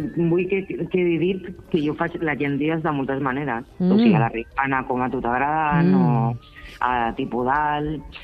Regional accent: Montcada, Catalonia, Spain; also born or lived in Germany; Jo soc de Montcada

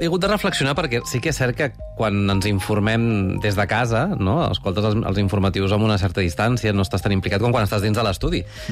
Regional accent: Olesa de Montserrat, Catalonia, Spain; Jo soc d'Olesa de Montserrat i vaig començar allà, també per casualitat.

